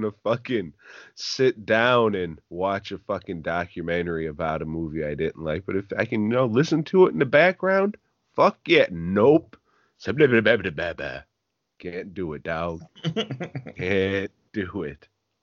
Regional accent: Los Angeles, California, United States; born there; as a Mexican-American myself, I was born in East L.A.

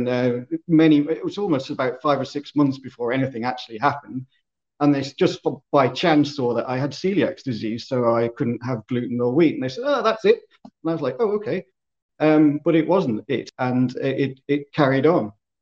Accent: Isle of Man; now in Southampton, United Kingdom; I grew up in the Isle of Man many moons ago. So I'm an islander. Traveled around with my work before settling now in Southampton, the south coast

